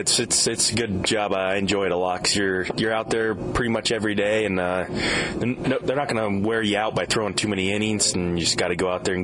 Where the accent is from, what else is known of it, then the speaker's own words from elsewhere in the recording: Idaho, United States; also born or lived in Oregon / Arizona; now in Maine, United States; No, I grew up in Idaho, and we actually had quite a bit of snow, and then I went to Oregon State, and it rained all the time. And then I lived in Arizona for a few years, and then now I live in Maine, actually.